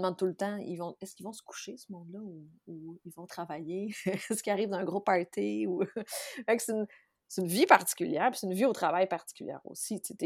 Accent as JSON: {"language": "French", "town": "Saguenay", "region": "Quebec", "country": "Canada", "tie": "born or raised there", "moved": "yes", "said": "je suis vraiment née l'autre côté de la rue. Mes parents sont toujours au Saguenay. Ma famille, dans son entièreté, est toujours au Saguenay. J'ai grandi au Saguenay. Mes parents habitent toujours la maison de mon enfance."}